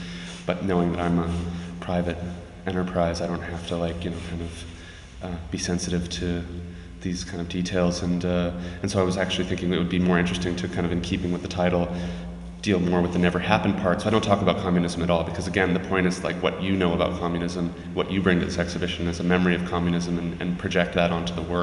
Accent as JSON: {"language": "English", "country": "United States", "said": "especially because I'm an American"}